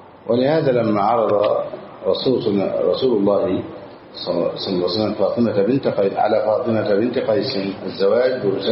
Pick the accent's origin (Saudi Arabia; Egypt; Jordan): Egypt; عندنا في مصر